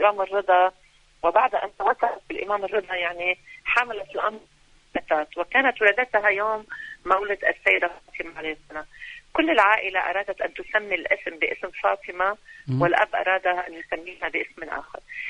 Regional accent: Lebanon; مثلا عندنا في لبنان بعد أحداث سورية الأليمة.

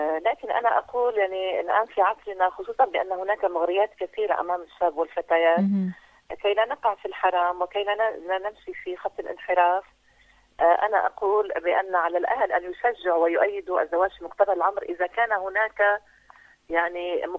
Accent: Lebanon; يعني من المؤسف جدا يعني عندنا في لبنان أجد بأن هناك أناس قد زوجوا أبنائهم

